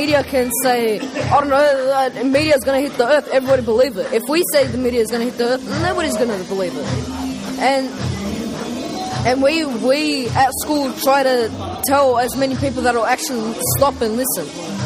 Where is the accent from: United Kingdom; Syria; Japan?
Syria; now in Australia; Well, because I'm from Syria by myself and I have Syrian friends